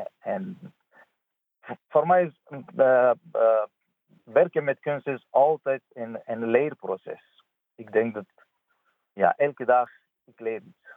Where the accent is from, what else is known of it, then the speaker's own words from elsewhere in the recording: Afghanistan; Dutch is a second language; now in Netherlands; Ik kom uit Afghanistan en al lang ben ik bezig met kunst.